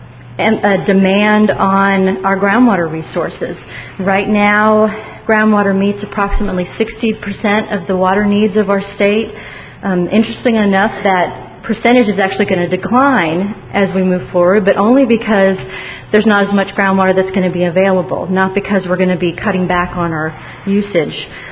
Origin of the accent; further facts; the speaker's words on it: Texas, United States; I grew up in Central Texas and spent a lot of time out in Kerrville and Hunt swimming at the low water crossings. To me, that's Texas.